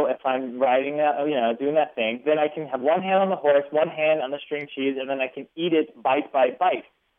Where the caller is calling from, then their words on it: Berkeley, California, United States; I'm calling from Berkeley, California.